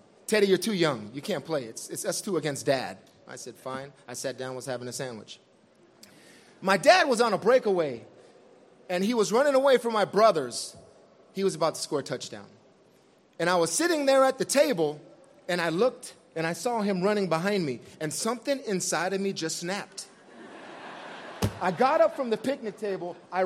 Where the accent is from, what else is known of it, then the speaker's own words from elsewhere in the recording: San Francisco, California, United States; As a young kid growing up in San Francisco, California, I loved to play football.